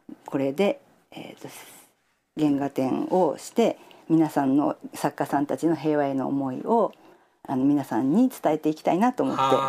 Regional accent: Tokyo, Japan; で、私は東京の出身なんですが、

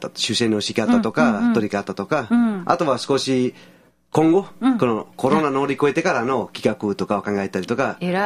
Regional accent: Vicenza, Veneto, Italy; Japanese is a second language; イタリアの北の方ですね。ベネッツィアの近く、ビチェンツァという町ですね。

